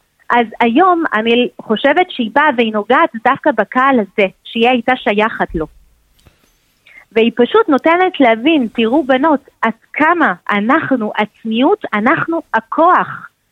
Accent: France; Hebrew is a second language; now in Israel; אנחנו צרפתים, כן?

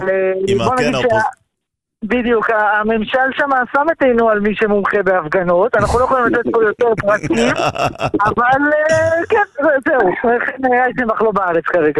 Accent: Jerusalem, Jerusalem District, Israel; now in Bnei Brak, Israel; אני גר בבני ברק. אני ירושלמי, אבל אני בגלות בבני ברק.

